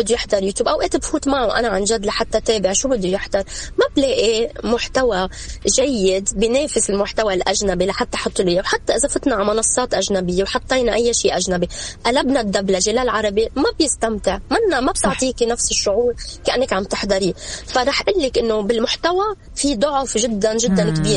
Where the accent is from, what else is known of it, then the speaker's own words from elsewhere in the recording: Lebanon; مع اني انا لبنانيه